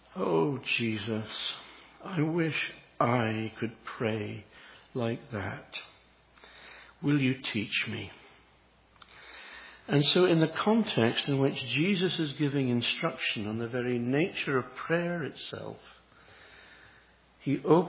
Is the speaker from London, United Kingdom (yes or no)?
no; Edinburgh, Scotland, United Kingdom; Edinburgh, my hometown, was described as being the least friendly town in the whole of Great Britain.